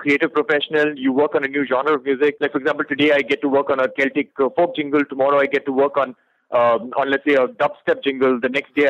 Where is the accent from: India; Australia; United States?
India; since I'm Indian